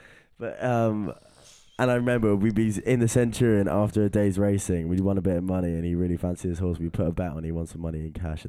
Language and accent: English; United Kingdom; you know, we're British. We need to drink. It's just what's in our blood.